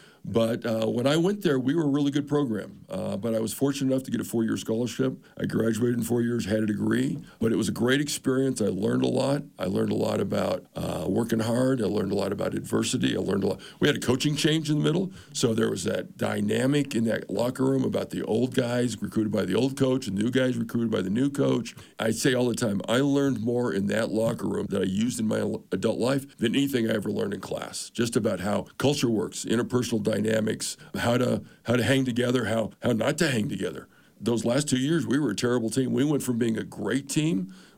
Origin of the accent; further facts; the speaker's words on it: Reno, Nevada, United States; I grew up in Reno, Nevada a long time ago.